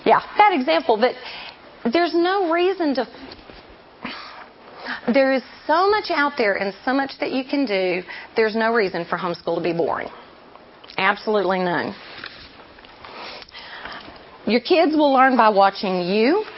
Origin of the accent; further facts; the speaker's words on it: Texas, United States; I said I'm from Texas.